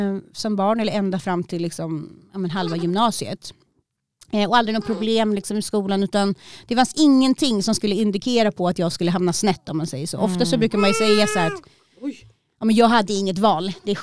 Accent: Märsta, Stockholm County, Sweden; i Märsta så finns det villaområden och så där jag växte upp, och så finns det områden som är lite mer ghetto.

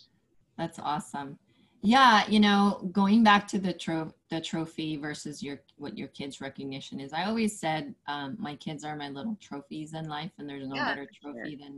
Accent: Philippines; moved away as an adult; now in United States; I grew up in the Philippines and I was 20 going on 21 when I came. So I was already an adult when I came about 18 years ago.

